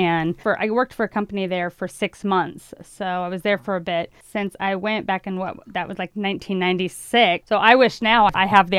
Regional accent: Tucson, Arizona, United States; I think because I grew up in Tucson, I'm familiar with the city

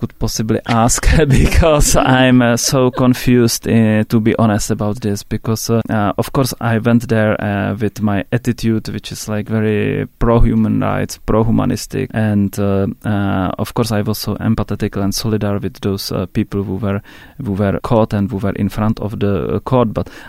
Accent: Czechia; English is a second language; because I'm from Czech Republic and it's of course a post-communist country

